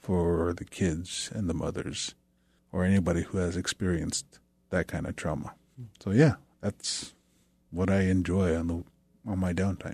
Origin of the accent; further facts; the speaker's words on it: Hoonah, Alaska, United States; also born or lived in Kake; Huna and Kik. Those are places I grew up.